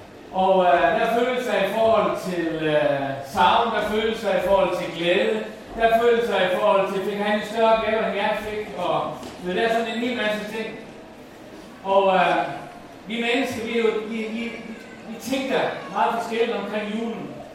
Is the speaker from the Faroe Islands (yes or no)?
yes; Faroe Islands; Jeg er færing, hvis I ved det.